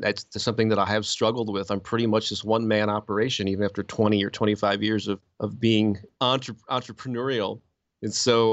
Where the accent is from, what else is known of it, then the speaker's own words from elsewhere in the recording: St. Louis, Missouri, United States; I published a music newspaper locally in my hometown of St. Louis years ago.